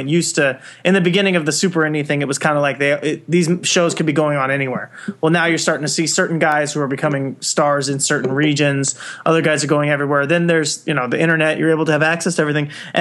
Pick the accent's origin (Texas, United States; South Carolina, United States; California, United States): California, United States; Plus I grew up here in Southern California, so I'd watch stuff from LA, Lucha Libre, all this and that.